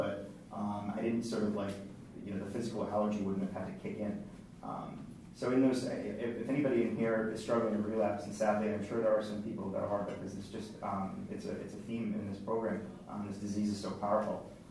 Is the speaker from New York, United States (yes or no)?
no; Boston, Massachusetts, United States; I'm from Boston, so I'm not sure if they have those similar groups